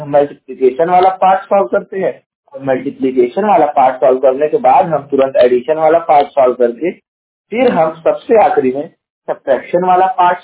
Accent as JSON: {"language": "Hindi", "town": "Jaunpur", "region": "Uttar Pradesh", "country": "India", "said": "मैं उत्तर प्रदेश के जौनपुर जिले का निवासी हूँ"}